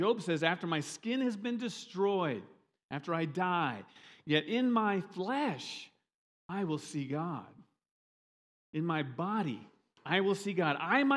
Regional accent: Iowa, United States; Now, I grew up in Iowa and I worked on a lot of farms, detasseling or, you know, walking beans

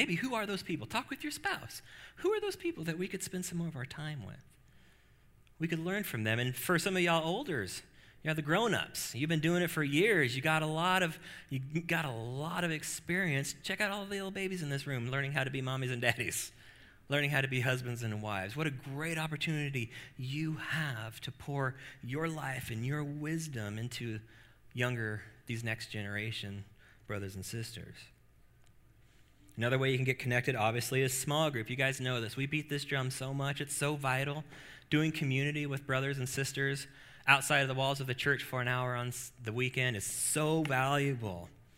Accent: Salt Lake City, Utah, United States; growing up in Salt Lake City, Utah, not being the predominant religion, you know, we're a little rough around the edges.

